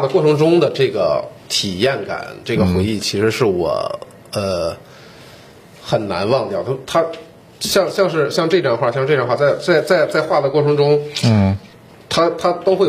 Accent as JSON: {"language": "Chinese", "town": "Harbin", "region": "Heilongjiang", "country": "China", "tie": "born or raised there", "said": "像我们这种这个东北孩子，哈尔滨土生土长的这种人，从小骨子里就会有这样的一种期望吧"}